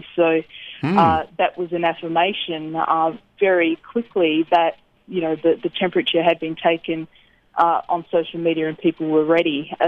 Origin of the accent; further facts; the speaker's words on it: Western Australia, Australia; So I'm from the Kimberley region of Western Australia, so the remote north corner.